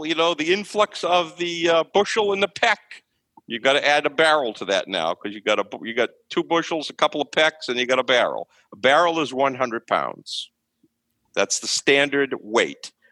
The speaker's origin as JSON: {"language": "English", "town": "Harwich", "region": "Massachusetts", "country": "United States", "said": "Dennis says it's them, but I'm from Howitch, so I say it's Howitch."}